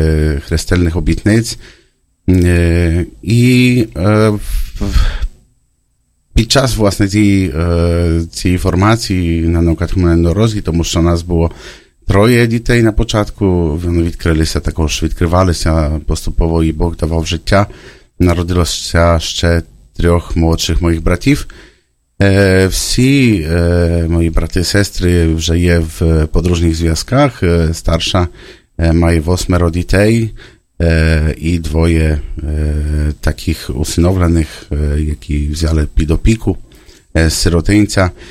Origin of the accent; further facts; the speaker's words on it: Szczecin, West Pomeranian Voivodeship, Poland; born there; Ukrainian is a second language; Народності я поляк, народжений в Щетіні. 41 рік тому назад. Походжу з такої сім'ї, родини багатодітної.